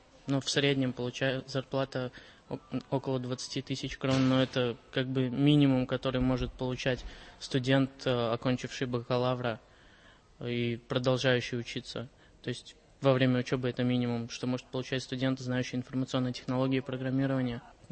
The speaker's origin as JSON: {"language": "Russian", "country": "Belarus", "said": "потому что у нас это все в корне отличается, я сам из Беларуси."}